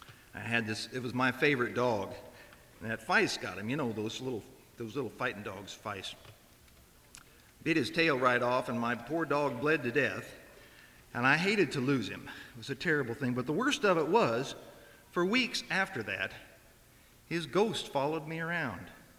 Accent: Nebraska, United States; As I told you, I grew up in Nebraska, and in fact, I am still taking pills for it. I'm a recovering Nebraskan

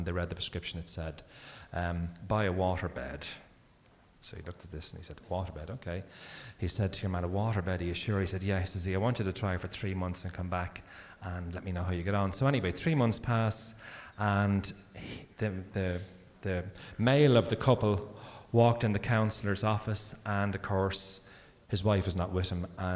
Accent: Dublin, Leinster, Ireland; the street that I grew up in Dublin called Capel Street.

